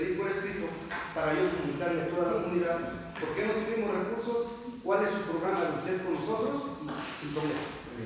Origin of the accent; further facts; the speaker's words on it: Chimalpa, Mexico; También vengo de la comunidad de Chimalpa